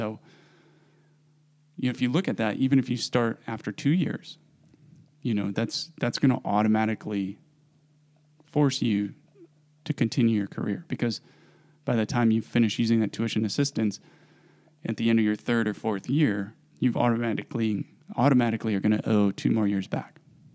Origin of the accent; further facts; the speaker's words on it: United States; we grew up in America where we kind of paint this picture of, like, it's not good enough to have a high school diploma